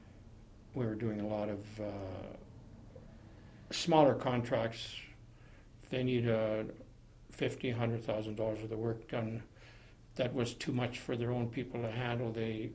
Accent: Kern River, California, United States; because I grew up in Kern River

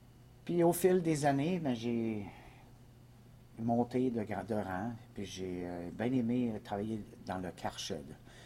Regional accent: Saint-Hyacinthe, Quebec, Canada; born there; moved away as an adult; J'ai 50 ans. Je suis né en 1962 à Saint-Hyacinthe, qui est 30 km en dehors de Montréal.

